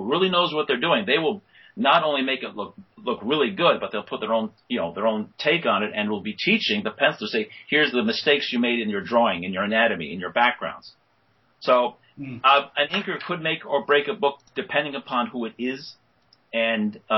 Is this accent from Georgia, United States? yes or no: no; New York City, New York, United States; born there; I was born in New York City, so I was buying them right off the newsstand.